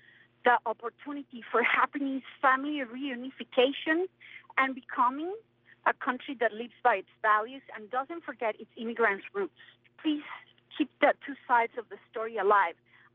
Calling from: Massachusetts, United States; I'm calling from the Berkshires

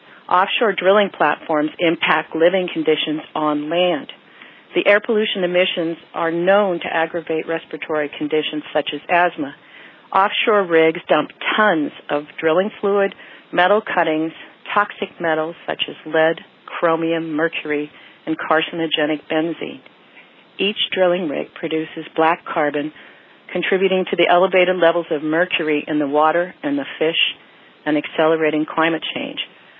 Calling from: Cambria, California, United States; I'm calling from Cambria, California.

